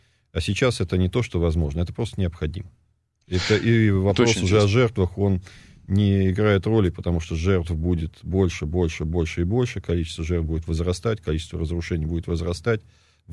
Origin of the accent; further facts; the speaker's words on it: Moscow, Russia; Да, вот я родился в Москве. В Москве по одной из линий у меня предки живут с середины 19 века.